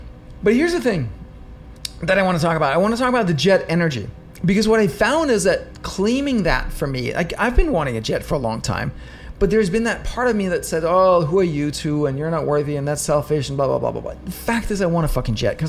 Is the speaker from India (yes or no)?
no; Denmark; English is a second language; now in New York City, United States; I'm from Denmark. I live in America. I'm in New York City now. I'm about to move to the West Coast, to LA, Malibu.